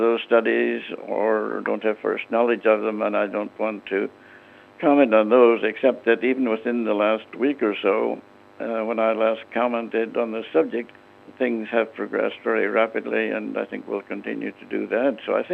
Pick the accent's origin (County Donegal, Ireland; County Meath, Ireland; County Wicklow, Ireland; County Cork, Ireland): County Donegal, Ireland; Ramelton; I was going to spend time back in my hometown of Remelton, among other places.